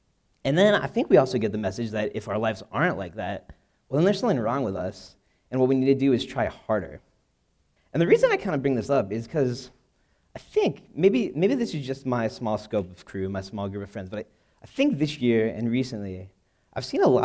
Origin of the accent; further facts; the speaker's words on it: New Mexico, United States; But I'm actually from New Mexico, so I can't just run home and grab a photo.